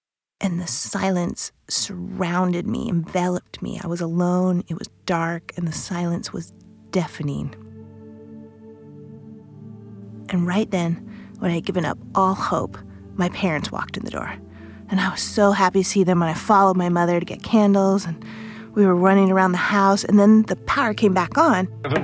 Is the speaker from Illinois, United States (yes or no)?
no; Salt Lake City, Utah, United States; I'm from Salt Lake City, Utah. I'm a Mormon.